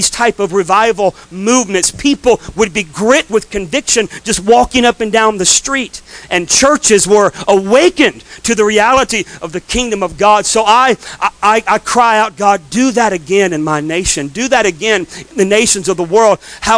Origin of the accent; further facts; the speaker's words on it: Florida, United States; I'm from North Florida, and they don't make key lime pie anywhere else like they make it in those seafood restaurants in North Florida.